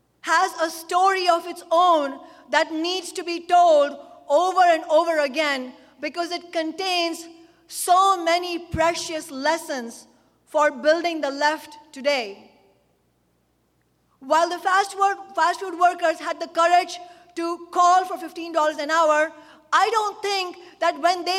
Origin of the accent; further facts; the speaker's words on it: India; now in United States; as an immigrant in the United States. You know, particularly an immigrant from a poor country. I'm from India.